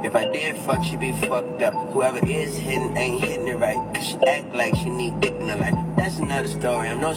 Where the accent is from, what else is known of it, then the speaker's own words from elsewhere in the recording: New Orleans, Louisiana, United States; I'm from Holly Grove, the holy Mecca.